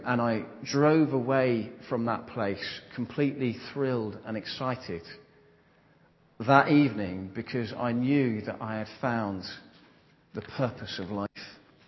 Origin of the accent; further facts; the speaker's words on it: Market Harborough, East Midlands, United Kingdom; Growing up in Market Harbour, okay, it was fun at times